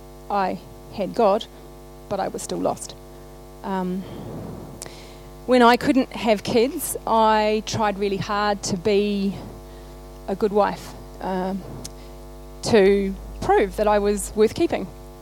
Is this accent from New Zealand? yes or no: yes; Rangiora, Canterbury, New Zealand; also born or lived in Wellington / Auckland / London / Los Angeles; so I'm from Rangiora, obviously. This is my home church from when I was about 20. I'm now 36. And a few years ago, after living Wellington, Auckland, London, LA for work